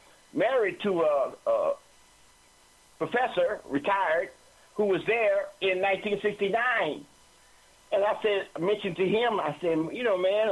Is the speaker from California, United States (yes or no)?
yes; Fresno, California, United States; also born or lived in Oakland; I was at my hometown. Aside from Oakland, I grew up in Fresno.